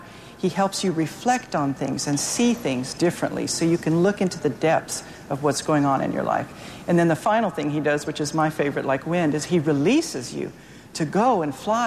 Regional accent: El Paso, Texas, United States; We were working with a group of 17 first offenders in El Paso, Texas, which is my hometown.

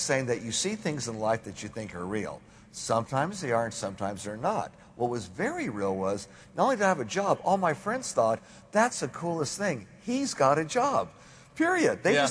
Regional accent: Los Angeles, California, United States; I was born and raised in downtown Los Angeles. My parents were immigrants. My dad from Italy, my mom from Greece. I'm first generation American.

